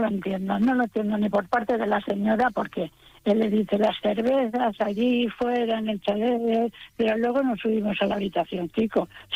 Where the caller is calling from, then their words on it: Valencia, Valencian Community, Spain; Somos de Valencia.